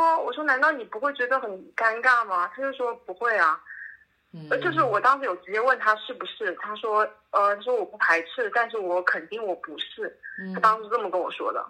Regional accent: Jiangsu, China; now in Lanzhou, China; 我老家在江苏，但是我现在在兰州，贼好玩的地方，好多好吃的

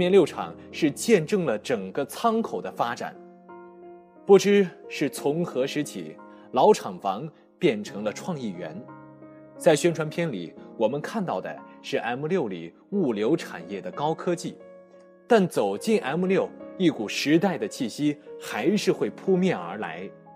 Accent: Qingdao, Shandong, China; 到了外地上大学之后，我才发现作为青岛人不了解自己的城市又何谈热爱

